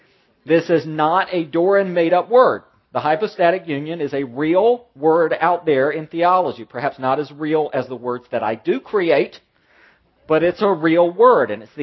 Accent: the South, United States; Growing up in the South, where words are not pronounced correctly or completely, I was taught that it was a quartly.

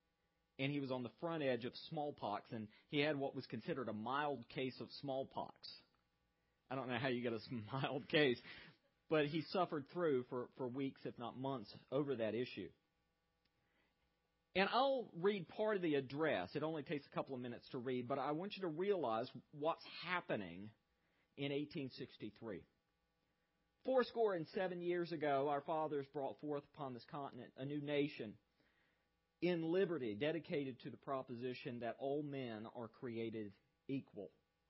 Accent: the South, United States; because I'm a Southerner, I tend to muddy the waters a bit

